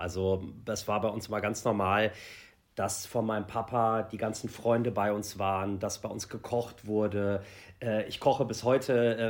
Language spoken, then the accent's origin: German; Germany; ich bin halt hier aufgewachsen in Deutschland. Mein Papa, wie gesagt, ist Iraner, meine Mama Deutsche.